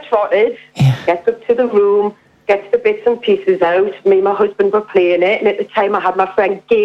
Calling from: Newcastle, North East England, United Kingdom; Newcastle.

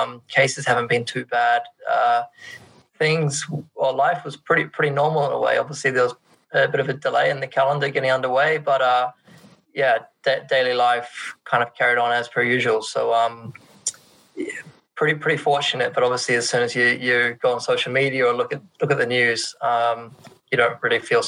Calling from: Tokyo, Japan; I'm dialing in from my bedroom in Tokyo.

